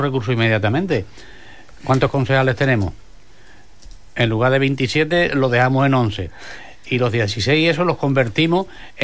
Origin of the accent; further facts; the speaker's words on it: Andalusia, Spain; parece que estoy en mi tierra, digamos, en el Andévalo, no en la capital.